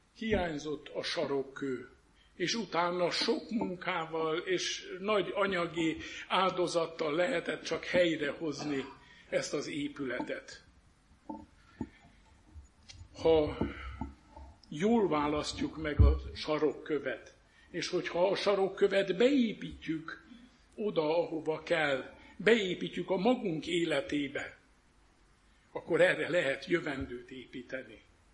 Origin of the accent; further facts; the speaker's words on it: Săcele, Brașov County, Romania; Én Brassó tövébe, Hosszúfaluban nőttem fel, édesapám is lelkész volt, így parókián nőttem fel